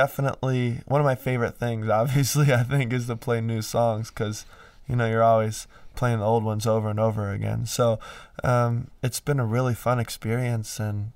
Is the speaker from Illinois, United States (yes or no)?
no; Hilton Head Island, South Carolina, United States; where I grew up in South Carolina is called Hilton Head Island. So I grew up on an island